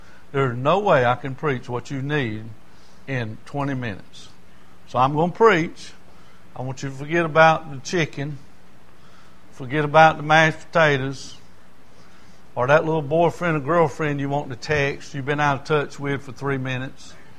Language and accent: English; Lancaster, United States; I grew up in Lancaster, and people from up north